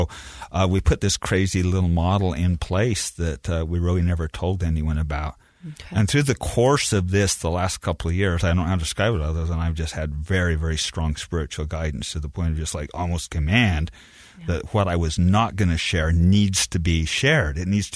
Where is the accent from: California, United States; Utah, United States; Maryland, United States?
Utah, United States; Beaver; But also growing up in Beaver, Utah, I was already the weird, nerdy, crazy kid.